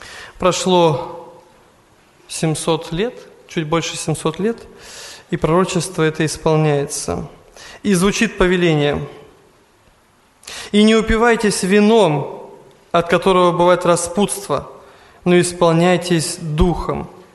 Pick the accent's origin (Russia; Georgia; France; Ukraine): Russia; Siberia; now in Kodinsk, Russia; Я с Сибири приехал